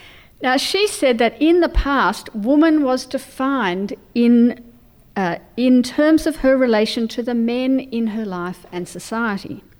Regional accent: Australia; if you wonder why I speak funny, it's because I'm from Australia.

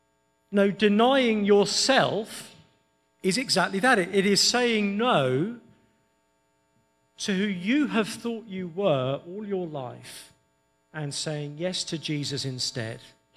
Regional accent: England, United Kingdom; You have no idea how exhausting it is being English, by the way.

